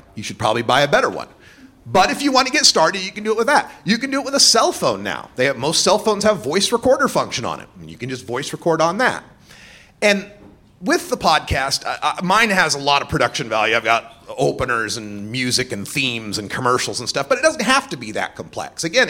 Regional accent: Nampa, Idaho, United States; I grew up in Nampa, Idaho, which is in the conservative county in Idaho

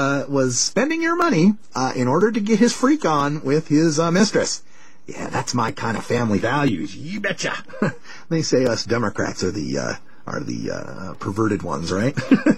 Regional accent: Idaho, United States; I come from Idaho. I'm originally from Idaho, grew up surrounded by Republicans.

